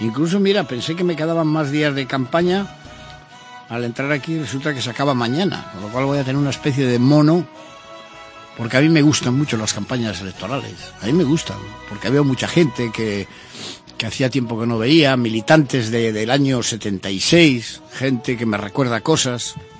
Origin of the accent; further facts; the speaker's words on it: Salceda, Cantabria, Spain; Yo recuerdo en mi pueblo, y en todos los pueblos de Cantabria, seguro que el que me escuche, cuando no había ni notarios, ni había abogados, estoy hablando de los años 50